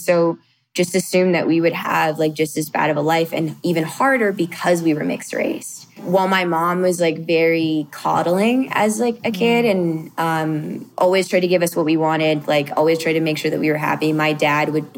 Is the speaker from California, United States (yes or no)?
yes; California, United States; also born or lived in Atlanta; Because like growing up in the Bay Area of California, like, is a very multicultural place, like a very mm-hmm. diverse place.